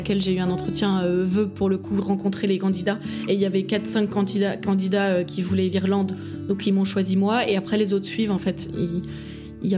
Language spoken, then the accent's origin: French; Paris, Île-de-France, France; now in Ireland; même si je viens de Paris, j'ai pas besoin d'une vie culturelle débordante.